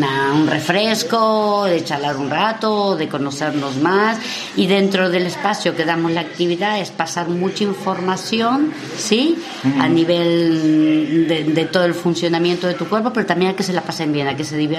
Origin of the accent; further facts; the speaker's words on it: Buenos Aires, Argentina; moved away; Sí, bueno, yo soy de Buenos Aires y ya tenía trabajo allí